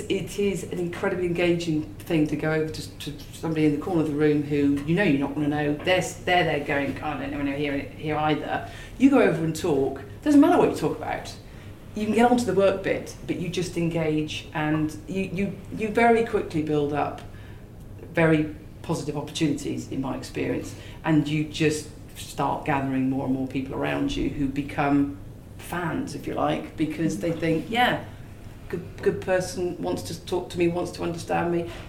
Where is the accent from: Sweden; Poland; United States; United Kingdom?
United Kingdom; Bristol, South West England; I was down in the West Country, if I come from Bristol